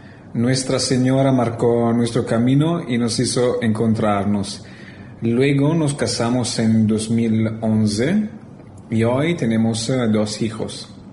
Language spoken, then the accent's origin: Spanish; Italy; now in Tanzania; Soy italiano, pero llevo 10 años viviendo en Tanzania